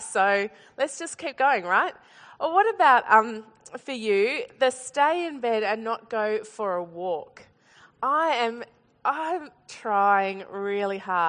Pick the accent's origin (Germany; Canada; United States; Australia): Australia; I thought, oh, I'm so Australian. What do you call it, a duvet or a quilt? Is that right? Yeah, we call it doona because that works really well with our accent, I think.